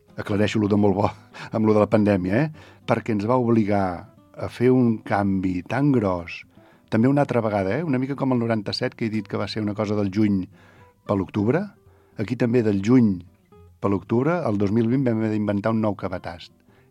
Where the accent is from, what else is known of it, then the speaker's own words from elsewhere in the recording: Gelida, Catalonia, Spain; Jo sóc gelidenc, eh? És a dir, jo sóc fill de Gelida i visc a Gelida, tot i que sóc de Sant Sadurní també, eh? Perquè fa 37 anys que visc aquí moltes hores